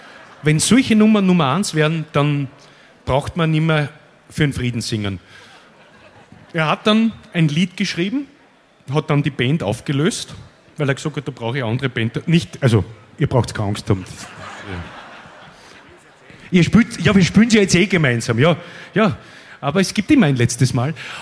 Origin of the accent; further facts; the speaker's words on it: Vienna, Austria; Ich bin nämlich aus Wien